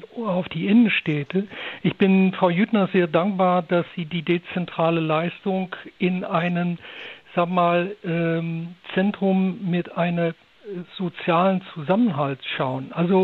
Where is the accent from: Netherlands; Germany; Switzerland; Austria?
Netherlands; German is a second language; weil ich bin Niederländer